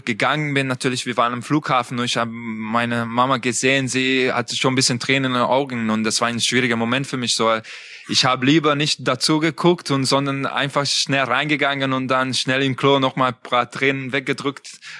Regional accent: Budapest, Hungary; German is a second language; now in Leipzig, Germany; ich komme aus Budapest. Mein Heimat ist natürlich weiterhin Ungarn, aber meine zweite Heimat ist absolut ist Leipzig und wir fühlen uns sehr wohl hier in der Stadt mit meiner Familie, mit meiner Frau.

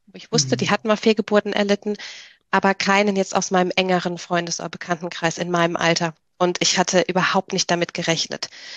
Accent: Rhineland, Germany; Also ich bin aus dem Rheinland, da ist man ja recht oder häufig sagt man zumindest recht offen und redselig und kommunikativ.

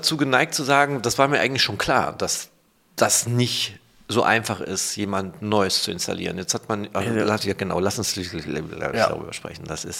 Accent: Oer-Erkenschwick, North Rhine-Westphalia, Germany; Vor allen Dingen auch meine Heimatstadt dabei.

